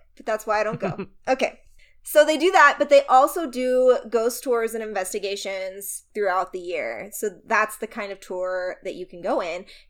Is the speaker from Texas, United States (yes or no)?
yes; Texas, United States; There's a building in Texas. I'm actually originally from Texas.